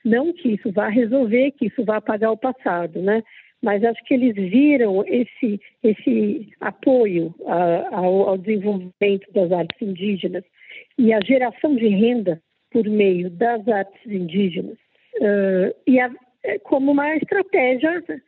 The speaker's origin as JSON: {"language": "Portuguese", "country": "Brazil", "also_born_or_lived": "Paris, France / Australia", "said": "Então, isso para uma pessoa que vinha daqui do Brasil, em que ainda era muito incipiente a valorização das artes indígenas, era uma surpresa muito boa, era um choque."}